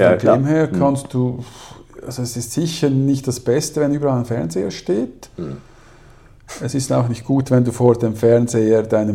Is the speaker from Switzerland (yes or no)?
yes; Switzerland; also ich als Schweizer ist es relativ schwierig, dass es in der Schweiz sehr wenig Podcasts gibt